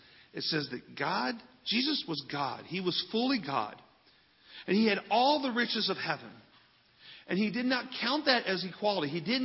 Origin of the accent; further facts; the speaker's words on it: Fort Wayne, Indiana, United States; my hometown of Fort Wayne is not really my hometown.